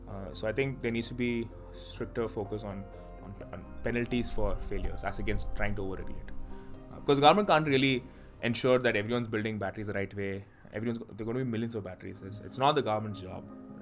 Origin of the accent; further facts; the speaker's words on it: Bangalore, Karnataka, India; Well, I'm actually from Bangalore. Like, I was born and brought up in Bangalore.